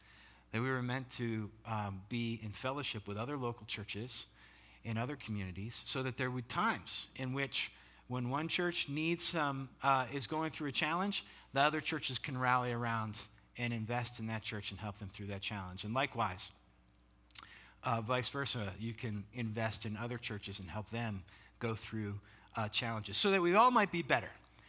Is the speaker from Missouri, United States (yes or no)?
no; Pennsylvania, United States; now in Ocean City, United States; So I grew up in Pennsylvania and lived in and ministered at a church in the Philadelphia area for a long time. And I miss the fall, like leaves, you know. But it's nice to be down in Ocean City, Maryland now, where I live